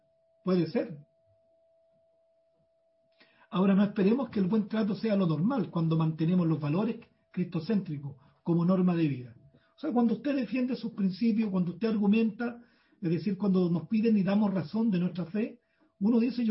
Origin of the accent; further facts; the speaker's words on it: Chile; como ciudadano de este país, como chileno, digamos.